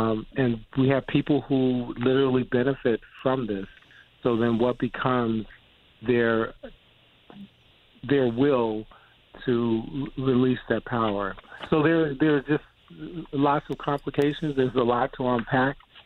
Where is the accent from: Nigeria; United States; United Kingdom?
United States; North Carolina; now in New York State, United States; I'm from North Carolina, born and raised